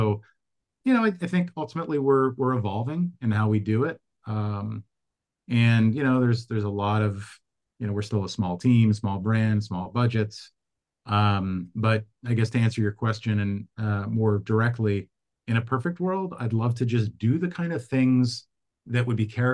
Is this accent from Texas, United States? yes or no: no; Philadelphia, Pennsylvania, United States; And I grew up in Philadelphia in the 70s and 80s.